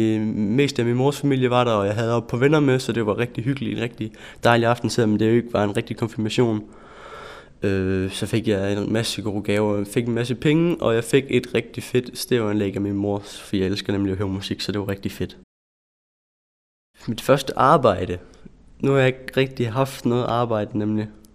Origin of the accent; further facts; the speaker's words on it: Horsens, Central Denmark Region, Denmark; og jeg er født i Horsens i 1995. Jeg er vokset op i Horsens. Jeg har boet i Horsens hele mit liv, og jeg har boet inde i Horsens Midtby.